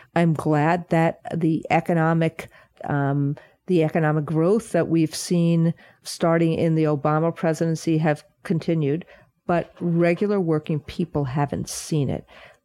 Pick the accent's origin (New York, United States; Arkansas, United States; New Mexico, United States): New York, United States; Rockland County; From growing up in Rockland County.